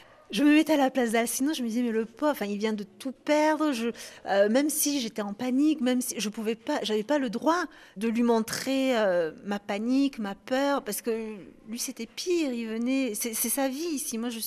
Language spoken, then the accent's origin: French; Nouvelle-Aquitaine, France; now in Cape Verde; Ben non, je suis française, j'arrive du Lot-et-Garonne.